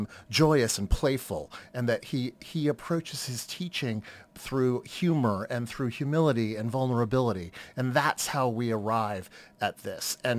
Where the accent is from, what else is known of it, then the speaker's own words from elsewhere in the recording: Cape Cod, Massachusetts, United States; I grew up on Cape Cod in Massachusetts. East Coast.